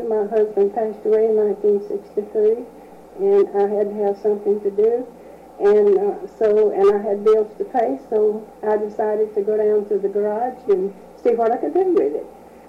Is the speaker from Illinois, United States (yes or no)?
no; Corpus Christi, Texas, United States; now in Miranda City, United States; I came from Corpus Christi.